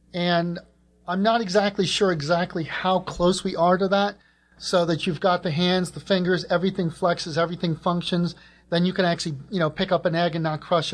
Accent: New York, United States; from Long Island.

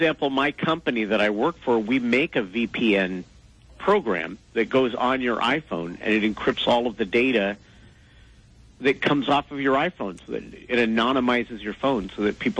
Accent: Huntington Beach, California, United States; That's my hometown of Surf City, but I'm talking to you from Seattle.

